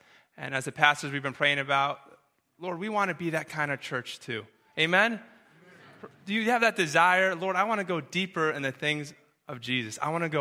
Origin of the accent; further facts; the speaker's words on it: New Hampshire, United States; Growing up in New Hampshire, I had the privilege of going up to the coast of Maine quite often.